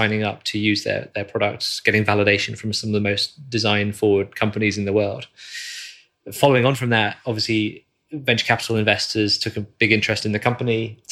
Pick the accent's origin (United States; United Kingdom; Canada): United Kingdom; England; I'm originally from England.